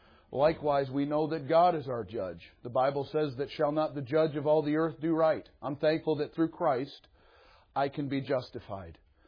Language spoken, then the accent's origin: English; East Detroit, Michigan, United States; I was born and raised in East Detroit, Michigan.